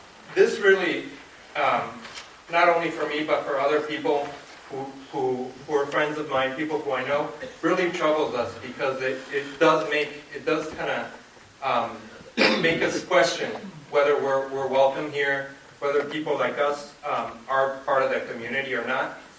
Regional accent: Mexico; now in Rockland, United States; I actually am an immigrant. I grew up in Mexico to a Mexican father and American mother, and I grew up there, and then we moved up here, and eventually I made my way over to Maine, ended up in Rockland

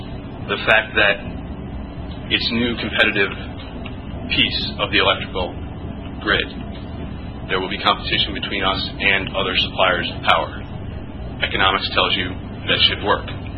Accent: New York, United States; I'm originally from New York State. I'm not used to things moving this swiftly with the legislative body.

